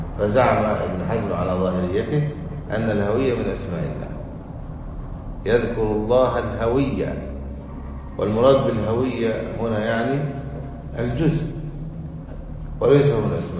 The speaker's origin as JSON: {"language": "Arabic", "country": "Egypt", "said": "هذا الذي كان يحاك من الداخل والخارج بلادنا مصر"}